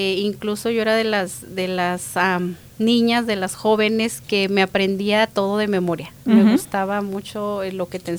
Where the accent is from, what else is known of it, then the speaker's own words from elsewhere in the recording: Durango, Mexico; Yo nací en México, Lidia, para ser exacta, en un pueblito del estado de Durango. Ajá. Yo soy de Durango, la tierra de los alacranes, así se les conoce. Sí, un pueblo pequeñito, un ranchito, muy, muy pequeño.